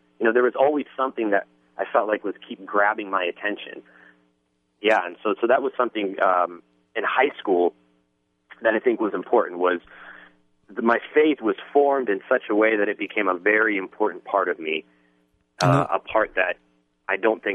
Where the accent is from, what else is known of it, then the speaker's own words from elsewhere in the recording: Columbus, Ohio, United States; Yeah, so, you know, I grew up in Columbus, Ohio, and I have three older sisters and a loving mother and father.